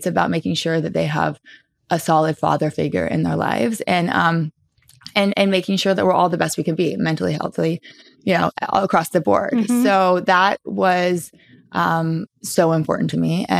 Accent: Southern United States, United States; my, you know, I'm from the South, very traditional.

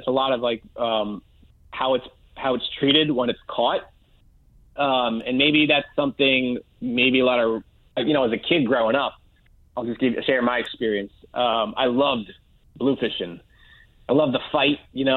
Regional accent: Port Jefferson, New York, United States; now in Western Massachusetts, United States; I grew up on Long Island, on the Long Island Sound, actually Port Jefferson.

